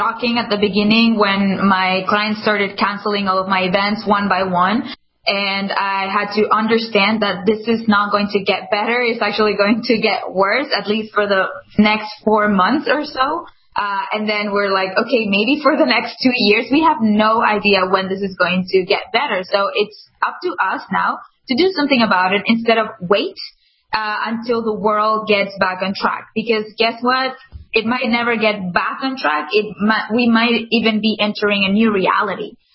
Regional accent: Venezuela; and I'm originally from Venezuela.

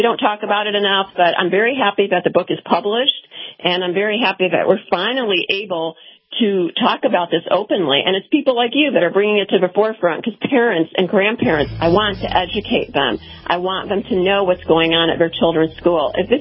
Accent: Serbia; English is a second language; now in United States; the way I grew up being silenced in Yugoslavia

